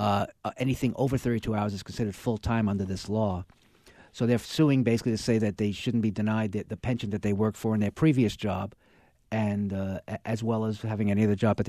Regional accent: Brooklyn, New York, United States; That's right. I'm from Brooklyn.

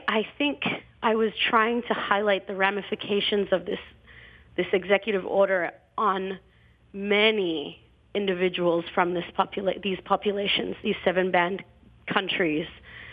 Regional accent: Somalia; I'm a black woman. I'm from the Somalia.

